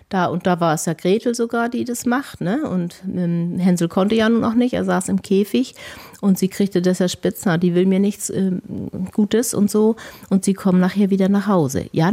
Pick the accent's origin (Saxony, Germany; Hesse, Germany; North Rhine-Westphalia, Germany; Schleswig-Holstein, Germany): Schleswig-Holstein, Germany; Schleswig; Ich bin ja in Schleswig geboren, mehr oder weniger aufgewachsen, habe mein Abi gemacht und auch noch meine Buchhändlerlehre dran gesetzt.